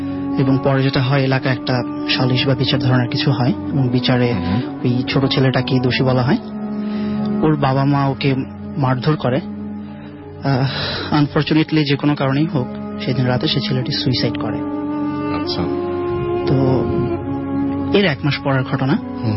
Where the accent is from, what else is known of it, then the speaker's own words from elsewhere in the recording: Dhaka, Dhaka Division, Bangladesh; এসেছি ঢাকা থেকে।